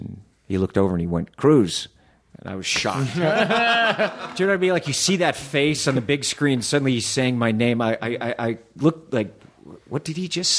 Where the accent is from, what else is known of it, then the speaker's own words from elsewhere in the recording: the South, United States; Mr. Hoffman, I was raised in the South.